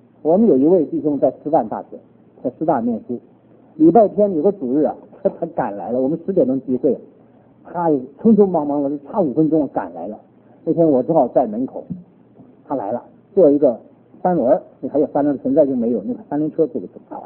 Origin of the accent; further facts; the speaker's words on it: Northeast China, China; 我是东北人，你拿吃东西来说，我东北人吃馒头的啊